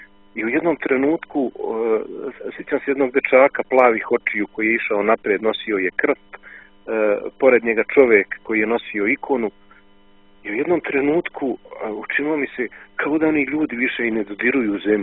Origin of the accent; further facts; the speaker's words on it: Belgrade, Serbia; Bili su tu neki ljudi koji su me pitali odakle sam, ja sam rekao iz Beograda